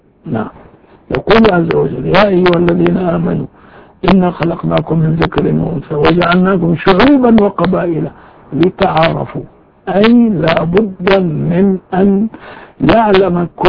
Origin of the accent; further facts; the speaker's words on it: Syria; أنا من سوريا، أنا من هذا البلد، وأنا إلى آخره، لا يغض